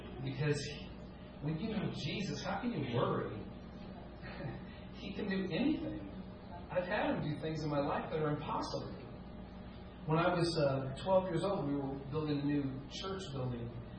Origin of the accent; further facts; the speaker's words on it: Long Beach, California, United States; born there; So, I was born in Long Beach, California in 1964.